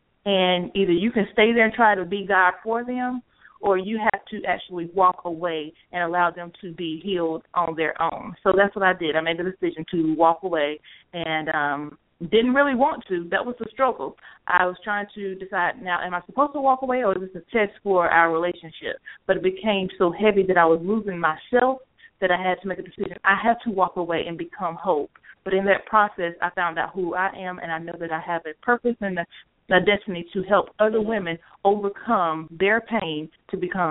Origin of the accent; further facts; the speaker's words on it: Rockingham, North Carolina, United States; now in Charlotte, United States; I do reside here in Charlotte, but I am from Rockingham, North Carolina, which is a small town away from Charlotte.